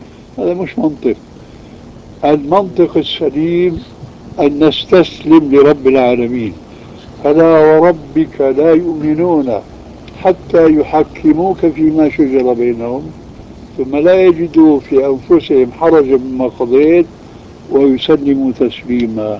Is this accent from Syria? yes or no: yes; Syria; عندنا في سوريا